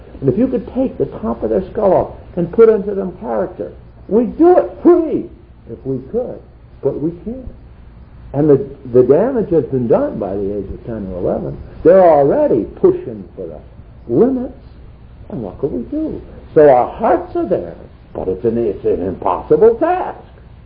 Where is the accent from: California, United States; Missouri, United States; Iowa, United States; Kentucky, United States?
Missouri, United States; I'm from Missouri. In other words, you've got to show me that it's not God.